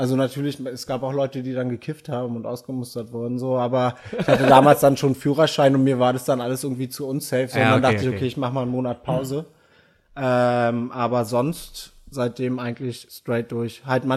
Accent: Kleinmachnow, Brandenburg, Germany; war in Kleinmachnow, wo ich aufgewachsen bin in der Nähe, an einem Düppel

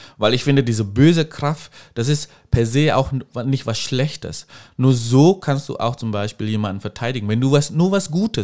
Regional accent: Indonesia; German is a second language; Und ich komme ja aus Indonesien

